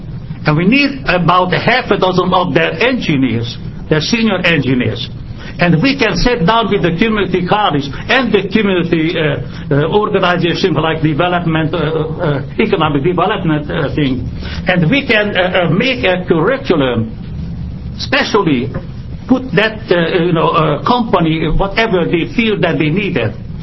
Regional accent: Albany, New York, United States; from Albany

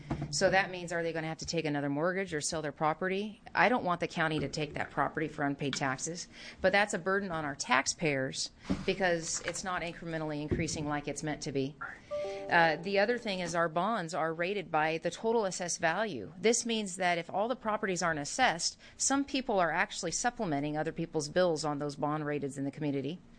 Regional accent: Grants Pass, Oregon, United States; I was born and raised in Grants Pass.

